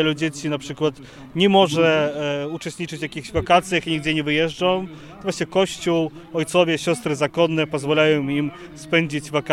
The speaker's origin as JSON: {"language": "Polish", "country": "Belarus", "said": "pochodzę z Białorusi, jestem misjonarzem oblatem Maryi Niepokalanej"}